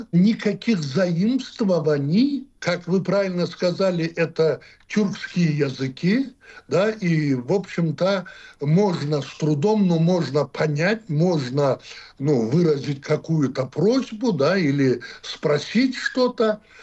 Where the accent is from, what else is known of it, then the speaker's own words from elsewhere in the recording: North Caucasus, Russia; мы, кавказцы, у нас не было обращения друг к другу на «вы»